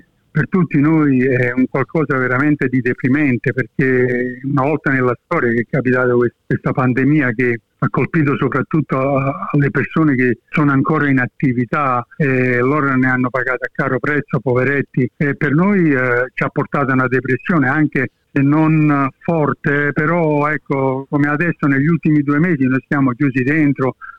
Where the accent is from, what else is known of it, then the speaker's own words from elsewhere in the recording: Naples, Campania, Italy; moved away; essendo napoletano, la maggior parte di noi la musica da bambino entra nel sangue.